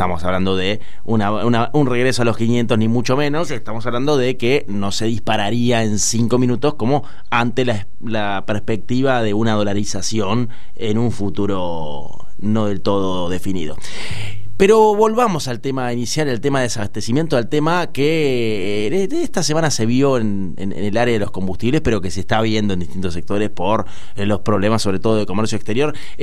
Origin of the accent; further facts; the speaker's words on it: Buenos Aires, Argentina; yo soy muy porteño, tengo ese defecto.